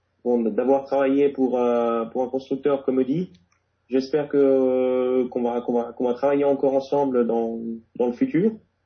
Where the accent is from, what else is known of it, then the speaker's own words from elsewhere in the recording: Geneva, Switzerland; Je suis né à Genève, j'ai vécu toute ma vie là-bas et je vis encore actuellement à Genève, mais je ne suis pas suisse. Je suis français-italien, résident à Genève en fait.